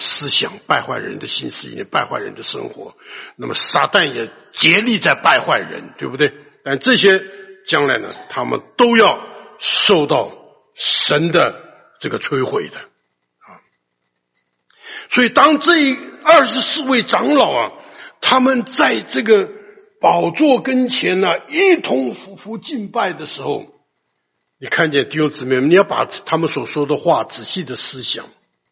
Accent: China; 因为这是我们中国人讲，这是我们安身立命的地方

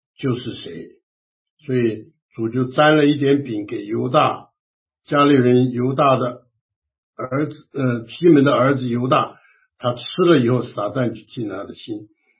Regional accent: China; 因为犹太人吃饭跟我们中国人不一样，我们中国人坐在椅子上吃的

